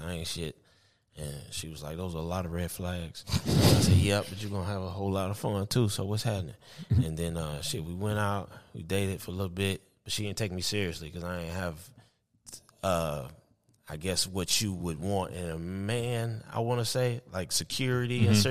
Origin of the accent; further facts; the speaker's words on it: Detroit, Michigan, United States; And then we went to Detroit because I'm from Detroit.